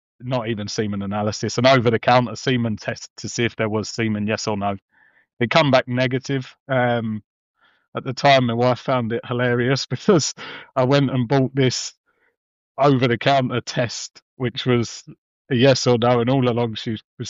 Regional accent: South East England, United Kingdom; now in Carlisle, United Kingdom; So, like you say, I'm living my trade up in Carlisle now. I'm from Kent originally.

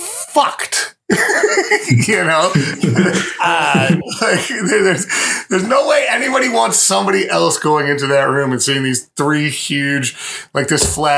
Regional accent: Midwest, United States; I'm from the Midwest, so all I eat is like bologna.

